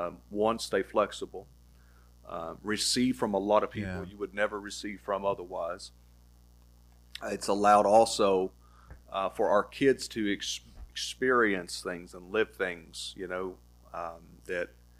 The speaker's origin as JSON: {"language": "English", "region": "Kentucky", "country": "United States", "tie": "born or raised there", "also_born_or_lived": "Tennessee, United States", "said": "I was born in Kentucky and lived here when I was a kid. And then, you know, we've lived in Tennessee a good majority of our life."}